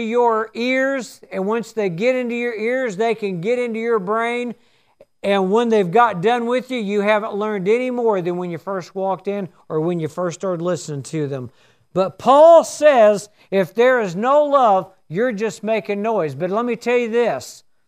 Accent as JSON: {"language": "English", "region": "the South", "country": "United States", "said": "See, I'm a hillbilly. I'm from the South, and I like simple."}